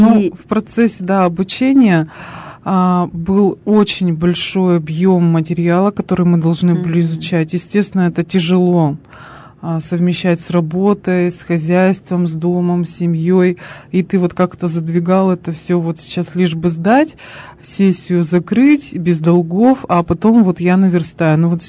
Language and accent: Russian; Karpinsk, Sverdlovsk Oblast, Russia; уехала в Екатеринбург, поступила в университет, на модельера-дизайнера, вот, а потом уехала в Карпинск, обратно в родной город.